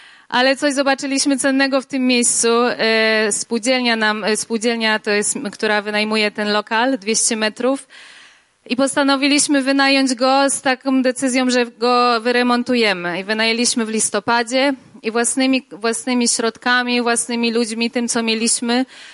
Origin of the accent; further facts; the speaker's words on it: Wrocław, Lower Silesian Voivodeship, Poland; my jesteśmy z Wrocławia razem z Bartkiem